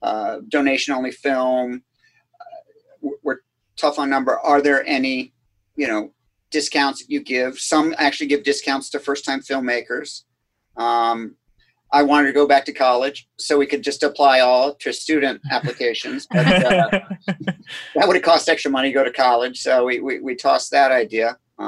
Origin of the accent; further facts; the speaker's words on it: Scotland, United Kingdom; So being Scottish and being a cheap bastard, I told her not to submit to any festivals until she tells me